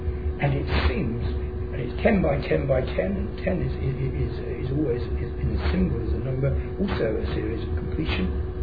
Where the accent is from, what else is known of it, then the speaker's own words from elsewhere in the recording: United Kingdom; We're British. Many of you come from the Cook family. and we're Anglo-Saxon, and we speak English.